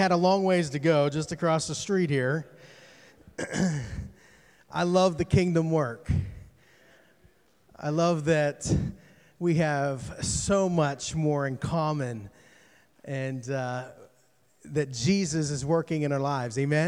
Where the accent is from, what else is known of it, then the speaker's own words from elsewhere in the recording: Pittsburgh, Pennsylvania, United States; now in Inglewood, United States; I'm from Pittsburgh, Pennsylvania. Okay, no apologies. I've been in Inglewood for 10 years